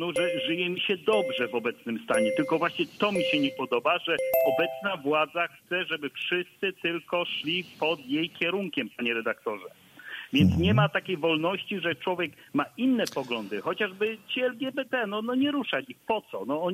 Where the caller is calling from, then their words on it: Nowy Tomyśl, Greater Poland Voivodeship, Poland; Ja też jestem z Nowego Tomyśla.